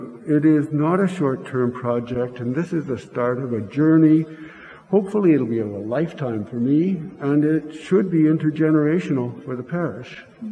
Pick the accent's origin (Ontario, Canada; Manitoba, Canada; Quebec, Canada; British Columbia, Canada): Manitoba, Canada; I've been in the parish for 20 years now. I was raised in Western Manitoba, as you can see from European stock. My grandfathers were the settlers who turned the soil on the farm in Western Manitoba